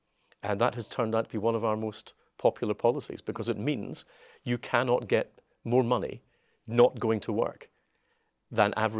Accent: Scotland, United Kingdom; I'm a unionist. And of course, I'm Scottish and I'm very proud of my Scottishness. Most of my family still live there.

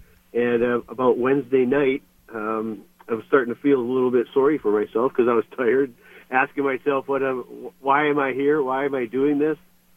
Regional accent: Milwaukee, Wisconsin, United States; because I grew up in Milwaukee, and that's where the Navy base was.

